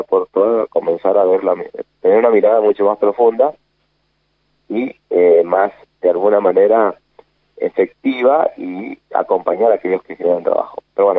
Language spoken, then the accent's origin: Spanish; Mendoza, Argentina; no tenemos opción como mendocino y como argentino.